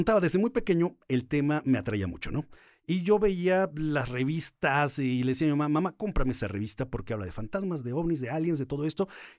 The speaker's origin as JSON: {"language": "Spanish", "region": "Puebla", "country": "Mexico", "lives_now": "Guadalajara, Mexico", "said": "Bueno, en realidad soy de Puebla, pero llevo viviendo más de media vida en Guadalajara, entonces sí, ya soy más tapatío, creo yo."}